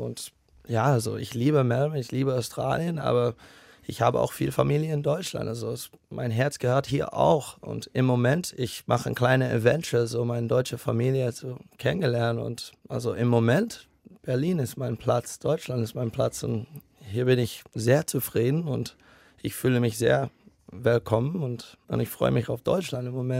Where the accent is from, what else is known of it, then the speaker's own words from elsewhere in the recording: Singapore; Ich bin in Singapur aufgewachsen.